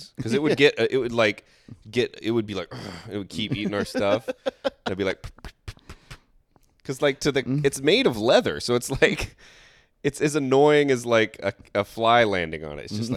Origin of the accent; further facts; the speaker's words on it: the South, United States; Dude, I grew up in the South.